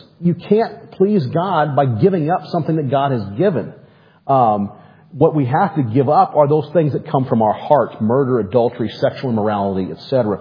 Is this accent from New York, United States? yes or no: no; Arizona, United States; I'm coming from Arizona. Mormons are everywhere. I've grown up with Mormons.